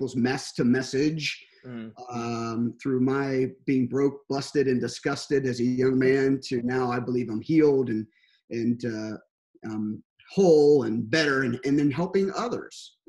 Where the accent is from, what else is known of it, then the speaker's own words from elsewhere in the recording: Pittsburgh, Pennsylvania, United States; So I'm from Pittsburgh. So I'm a big Steeler fan, Pirate fan, Penguin fan, all that stuff.